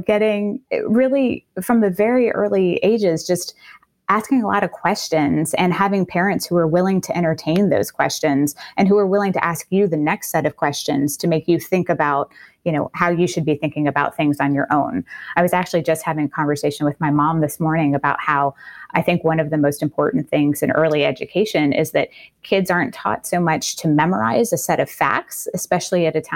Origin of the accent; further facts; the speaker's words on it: New Orleans, Louisiana, United States; I grew up in New Orleans and it's really a melting pot of different cultures and languages.